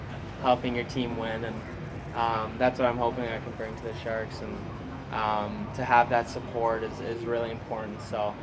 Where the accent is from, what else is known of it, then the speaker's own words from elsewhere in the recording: Canada; Watching him on TV, growing up as a Canadian kid, he was someone I looked up to as a player and a person.